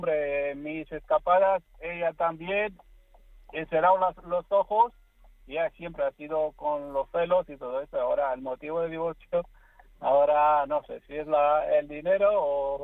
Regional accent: Romania; Spanish is a second language; moved away as an adult; now in Madrid, Spain; Hemos empezado de cero en mi país porque soy rumano.

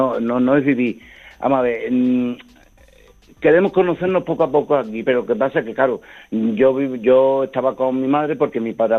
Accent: Badajoz, Extremadura, Spain; now in Valencia, Spain; Yo soy de Badajoz.

